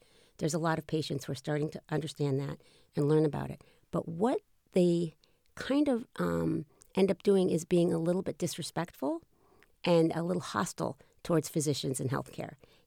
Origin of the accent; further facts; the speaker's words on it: Boston, Massachusetts, United States; I'm from Boston, and when I was in Boston, I used to, for fun, I used to be an actress.